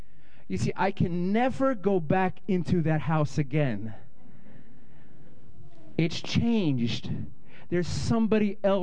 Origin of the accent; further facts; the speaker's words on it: Bronx, New York, United States; now in Connecticut, United States; So, I grew up in the Bronx. I grew up as, yeah, woohoo!